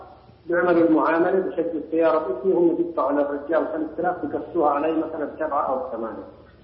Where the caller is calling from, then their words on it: Jordan; عندنا في الأردن